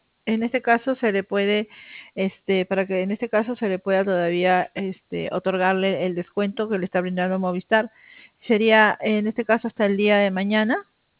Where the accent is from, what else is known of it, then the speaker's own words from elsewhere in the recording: Peru; No, soy peruana.